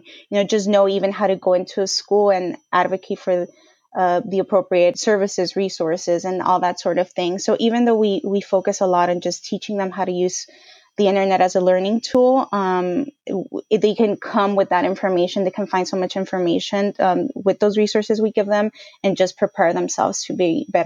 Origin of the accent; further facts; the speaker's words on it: Bell Gardens, California, United States; Yes, I was born and raised in LA, specifically Bell Gardens in Southeast LA.